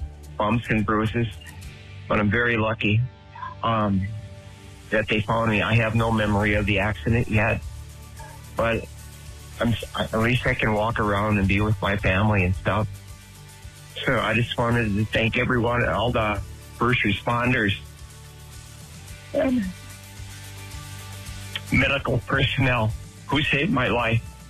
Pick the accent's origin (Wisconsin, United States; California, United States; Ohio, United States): Wisconsin, United States; Hawkins; I'm from Hawkins